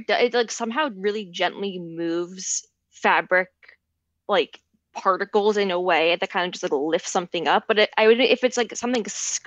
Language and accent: English; Larchmont, New York, United States; It's Pink on Palmer and on Palmer Avenue in Larchmont, uh-huh. New York.